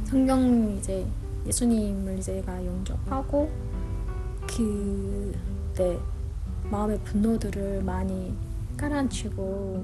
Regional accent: North Korea; now in South Korea; 그 북한 고향 냄새가 막 나는 거예요.

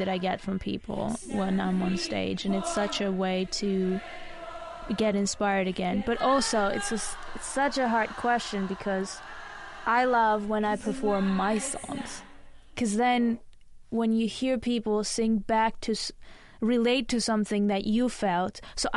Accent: Vanadzor, Lori, Armenia; and I'm from Vanadzor or from Armenia

